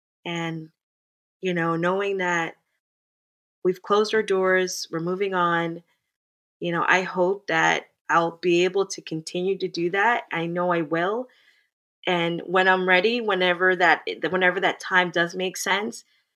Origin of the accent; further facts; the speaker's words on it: Jamaica; being I'm a Jamaican woman and my husband is a Greek background.